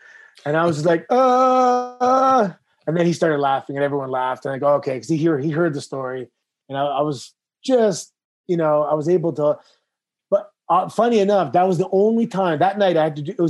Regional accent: Toronto, Ontario, Canada; I grew up in Toronto in the 90s.

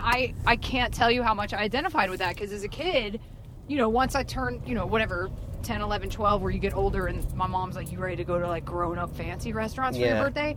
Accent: Southern US, United States; We had Showbiz in my hood. I grew up in the South.

